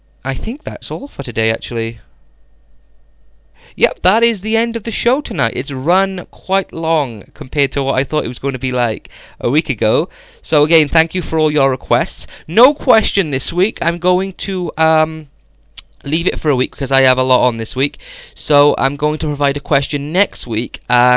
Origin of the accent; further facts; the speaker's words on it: Wales, United Kingdom; I've always liked dragons, being a Welshman.